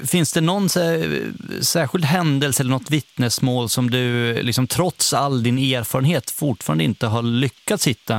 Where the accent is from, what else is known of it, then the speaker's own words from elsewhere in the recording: Borlänge, Dalarna County, Sweden; Hemma i Bålänge i Dalarna hos min farmor och farfar som ofta berättade historier om troll som fanns i skogen intill deras hus.